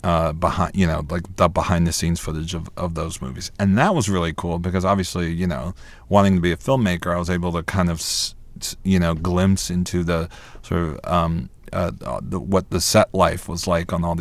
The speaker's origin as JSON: {"language": "English", "region": "South Carolina", "country": "United States", "tie": "born or raised there", "said": "my sister, my parents, and the way I grew up in South Carolina, all of that kind of fed into who Elliot became."}